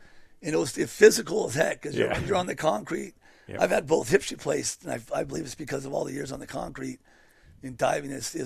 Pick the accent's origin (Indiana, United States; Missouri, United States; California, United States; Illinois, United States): California, United States; We're from the Bay Area. We grew up